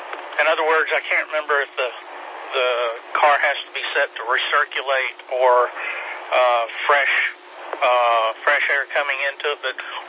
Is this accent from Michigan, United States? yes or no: no; Asheville, North Carolina, United States; I'm from Asheville